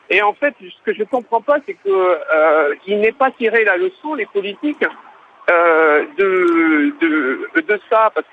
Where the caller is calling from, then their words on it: Paris, Île-de-France, France; moi j'écoute, je suis de Paris